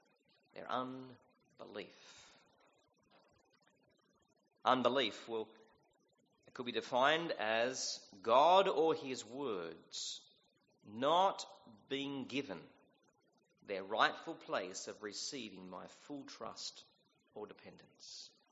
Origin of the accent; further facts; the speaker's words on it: Australia; I was born and raised on the island, so I'm just lazy. Probably could say I'm Australian, therefore I'm lazy.